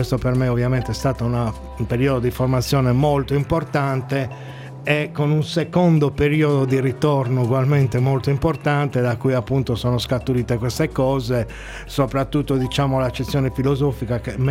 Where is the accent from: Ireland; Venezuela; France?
France; Già avevo passato la mia infanzia in Francia e di conseguenza quando sono tornato qua è stato un pochino come riscoprire l'isola